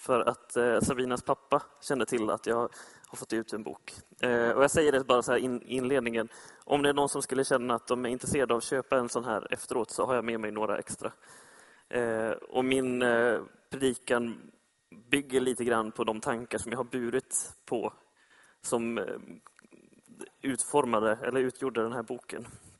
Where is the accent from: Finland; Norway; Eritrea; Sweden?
Sweden; Vännäs, Västerbotten County; now in Gothenburg, Sweden; Jag är ursprungligen norrlänning, född i Vännäs heter det, utanför Umeå.